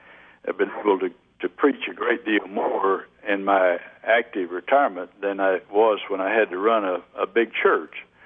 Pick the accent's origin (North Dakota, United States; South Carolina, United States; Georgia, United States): Georgia, United States; it's kind of reminiscent of growing up in South Georgia.